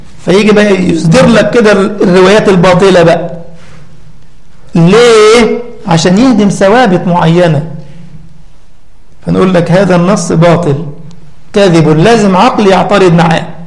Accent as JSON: {"language": "Arabic", "country": "Egypt", "said": "أنا أذكر مرة عندنا في مصر"}